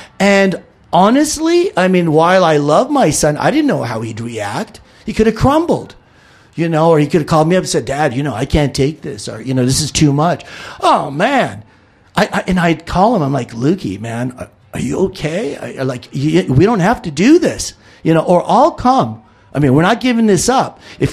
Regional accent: Los Angeles, California, United States; My brother and I, we grew up in Toluca Lake, North Hollywood, one block on the other side of Clybourne, you know, so you got Burbank on the one side and it's LA on the other.

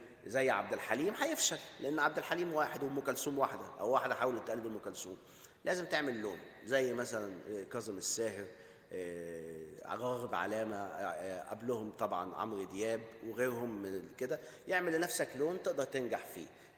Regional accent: Egypt; اللي رموه في السجن عندنا في مصر

